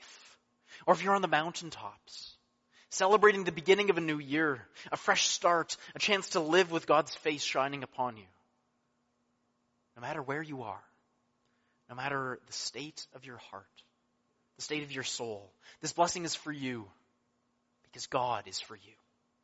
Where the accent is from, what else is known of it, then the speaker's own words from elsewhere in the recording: British Columbia, Canada; we're Canadian, we're British Columbians, we're Canadian Reformed